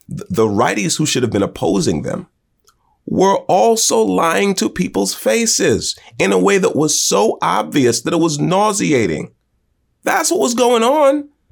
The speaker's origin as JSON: {"language": "English", "country": "United States", "said": "I love my country because she is my home. I'm an American. It's like this is the only home I'm ever going to have."}